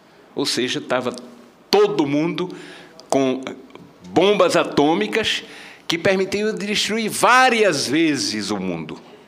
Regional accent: Natal, Rio Grande do Norte, Brazil; no movimento de Natal, de onde eu sou originário

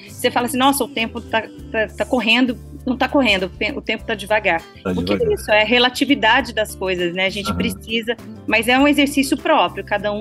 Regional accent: Brazil; Eu amo a língua portuguesa, sou brasileira, não nego que sou brasileira, eu amo a bossa nova.

